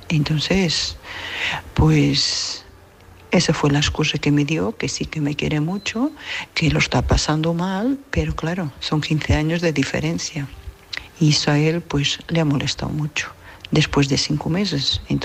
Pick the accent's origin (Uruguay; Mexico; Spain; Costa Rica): Spain; Burgos, Castile and León; Soy de Burgos.